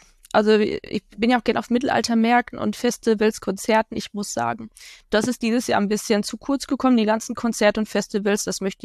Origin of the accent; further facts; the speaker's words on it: North Rhine-Westphalia, Germany; Ich komme aus dem Ruhrgebiet, Leute. Da im Ruhrgebiet macht man das so.